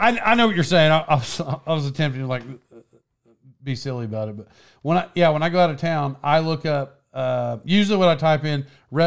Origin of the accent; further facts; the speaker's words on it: Locust Grove, Oklahoma, United States; And like I grew up in Locust Grove, right? Oklahoma.